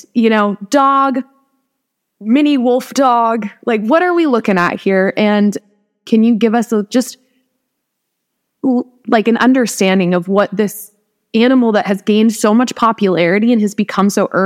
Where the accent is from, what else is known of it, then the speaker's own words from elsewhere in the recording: Northeast, United States; I'm from the East Coast, and, you know, coyotes are just a very regular, the Northeast, I'll say that.